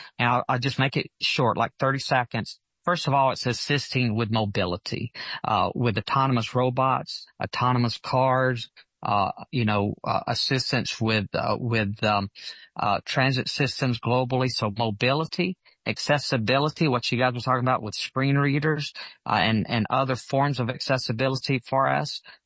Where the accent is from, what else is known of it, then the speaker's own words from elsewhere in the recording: Alabama, United States; I am from Alabama